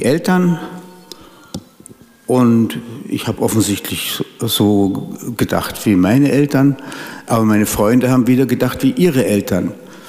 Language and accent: German; Munich, Bavaria, Germany; mit meiner Kindheit in Harlaching zusammenhängt. Ich habe dann das Abitur gemacht, 1957 in München, im Ludwigsgymnasium.